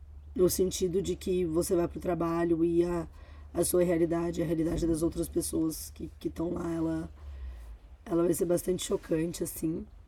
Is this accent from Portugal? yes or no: no; Taubaté, São Paulo, Brazil; moved away as an adult; É, eu sou de Taubaté, do interior de São Paulo, a terra da grávida. É, morei lá 17 anos e depois me mudei para São Paulo até vir para cá.